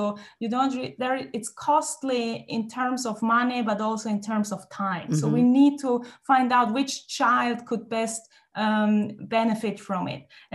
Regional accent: Switzerland; I think first of all, I'm from Switzerland, okay.

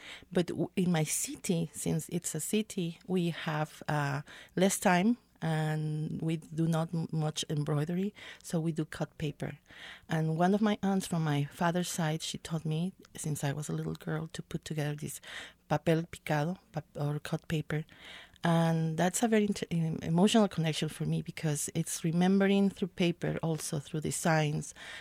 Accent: Veracruz, Mexico; I'm originally from Mexico, from the Gulf Coast, the state of Veracruz.

